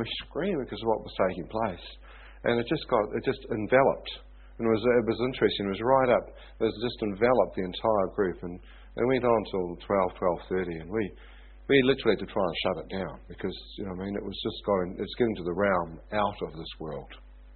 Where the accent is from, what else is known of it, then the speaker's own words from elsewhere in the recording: New Zealand; I said, "I'm from New Zealand."